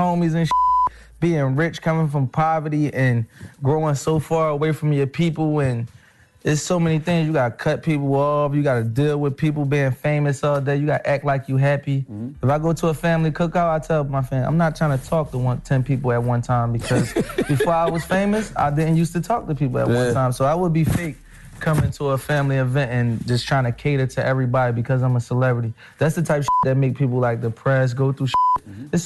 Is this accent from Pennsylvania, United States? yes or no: yes; Philadelphia, Pennsylvania, United States; I came from Philadelphia era of having to stand on the corner.